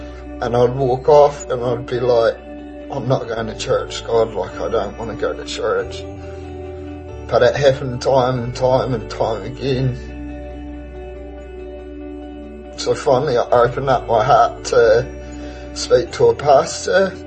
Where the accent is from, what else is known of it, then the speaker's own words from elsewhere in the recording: Invercargill, Southland, New Zealand; born there; I was born in Invercargill.